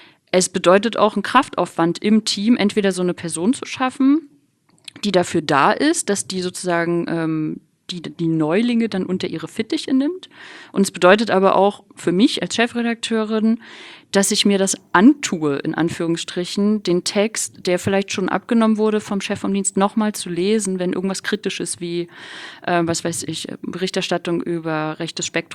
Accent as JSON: {"language": "German", "town": "Rostock", "region": "Mecklenburg-Vorpommern", "country": "Germany", "tie": "born or raised there", "said": "ich ostdeutschen Migrationshintergrund habe, ich bin halt in Rostock aufgewachsen, bin Ossi"}